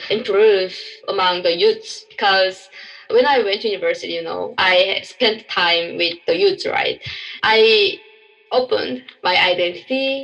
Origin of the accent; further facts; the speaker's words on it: North Korea; English is a second language; I tend to be a South Korean by changing my accent, you know. But I'm a North Korean, so in South Korea, like even though I'm a Korean, sometimes I feel uncomfortable, like when people recognize that I am from North Korea.